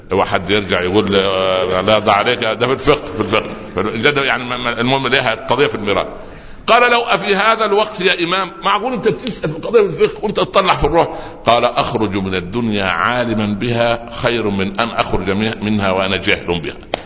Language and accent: Arabic; Upper Egypt, Egypt; يعني يقول عندنا في الصعيد مثلا